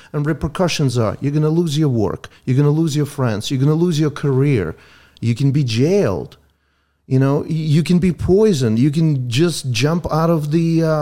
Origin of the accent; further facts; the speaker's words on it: Ukraine; a couple of my friends that I grew up in Ukraine